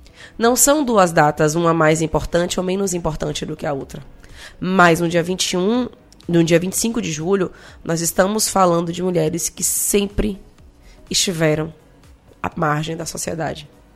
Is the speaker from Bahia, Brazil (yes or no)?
yes; Cachoeira, Bahia, Brazil; É a minha terra